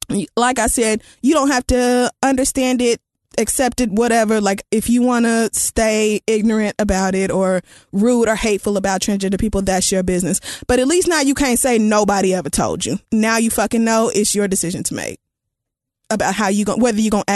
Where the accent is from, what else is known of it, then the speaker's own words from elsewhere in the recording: Oklahoma, United States; It was just like I grew up in Oklahoma and that was just like, it was just like understood.